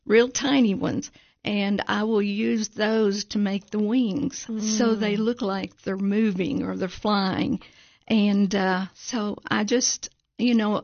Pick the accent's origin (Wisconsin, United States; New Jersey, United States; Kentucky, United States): Kentucky, United States; now in Cookeville, United States; Because I'm from Kentucky, I was born and raised there, and moved to Cookeville about 40-something years ago.